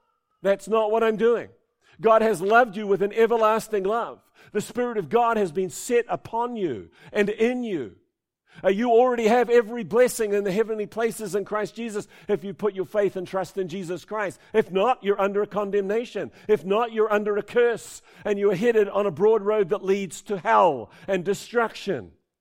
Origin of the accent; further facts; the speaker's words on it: Cust, Canterbury, New Zealand; born there; I am a Kiwi by birth. In fact, I was born in a little town inland here, a little town called Cust. Went to Oxford District School, Rangiora High School.